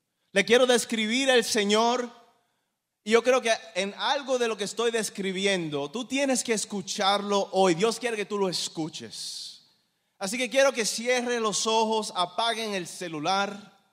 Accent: Dominican Republic; now in North Carolina, United States; vivo en Carolina del Norte, soy dominicano platanero.

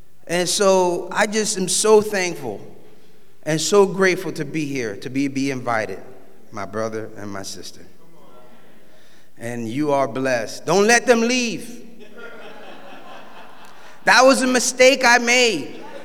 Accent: New York, United States; born there; And they took me to Harlem, Spanish Harlem specifically, where I was born. I'm African American and Puerto Rican.

